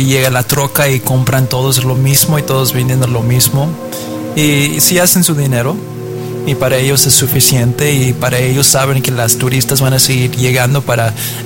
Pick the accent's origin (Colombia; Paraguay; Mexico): Mexico; Yo soy mexicano, mis dos papás son mexicanos, mi mamá nació en Aguascalientes y pues yo llegué aquí también para ser parte de la cultura y conocerlo y vivirlo.